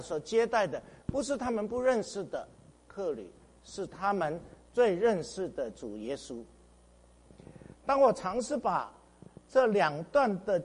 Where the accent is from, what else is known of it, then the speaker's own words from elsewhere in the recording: China; 希伯来人跟我们中国人有一个共同的一个特征，那就是好客。